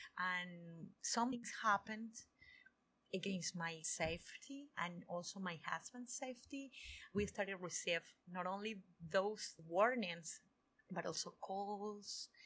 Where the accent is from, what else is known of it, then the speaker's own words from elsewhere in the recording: Venezuela; English is a second language; moved away as an adult; I grew up in Venezuela. That's in the north of South America